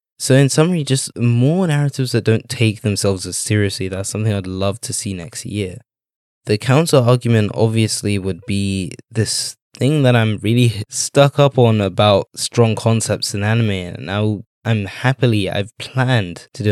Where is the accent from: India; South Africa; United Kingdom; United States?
United Kingdom; accent: British; I'm just going to say it in my regular British accent.